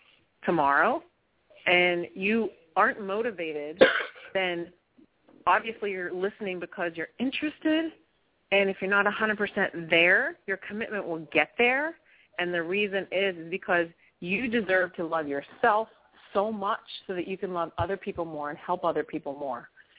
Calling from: San Francisco, California, United States; I'm super fine from San Francisco.

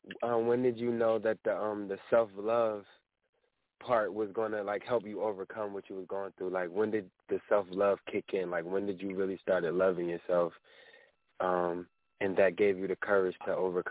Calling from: New Jersey, United States; I'm calling from New Jersey.

